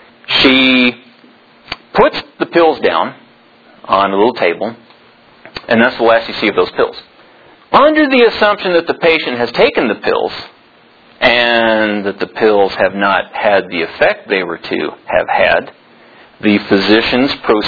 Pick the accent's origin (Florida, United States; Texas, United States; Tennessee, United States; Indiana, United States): Texas, United States; San Marcos; You know, I grew up in San Marcos, Texas. The San Marcos River flowed through and then it branched off in these little creeks and streams